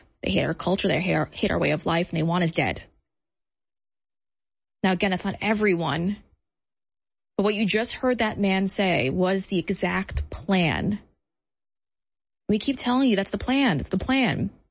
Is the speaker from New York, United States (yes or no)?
yes; New York City, New York, United States; because as a Muslim preacher in New York City, and as a New Yorker, I don't think I've ever seen anything like this